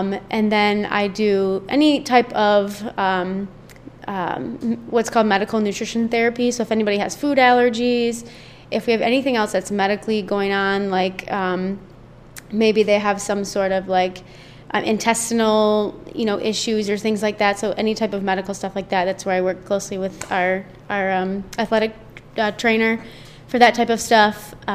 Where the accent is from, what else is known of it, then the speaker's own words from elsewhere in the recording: Lansing, Michigan, United States; One of the best things is that I am from the Lansing area